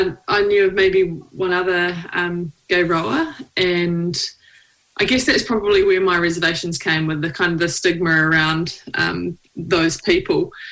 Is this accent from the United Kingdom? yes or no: no; New Zealand; So I'm a rower from New Zealand.